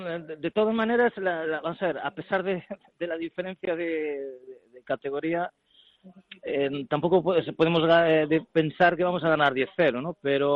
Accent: Galicia, Spain; porque aparte yo como gallego y aparte conozco el fútbol de aquí

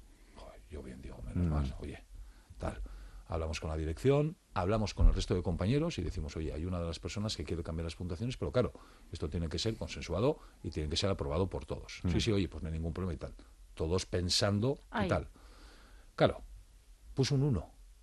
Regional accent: Bilbao, Basque Country, Spain; now in Logroño, Spain; Yo soy de Bilbao, ¿vale? Pero llevo ya muchos años viviendo en Logroño. Ya llevo desde el año 2007.

